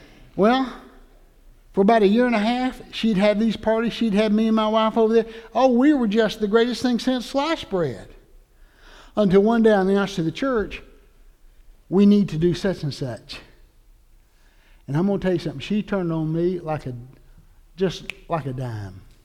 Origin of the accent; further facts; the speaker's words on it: Oconee County, United States; But growing up in Oconee County, we use double negatives all the time.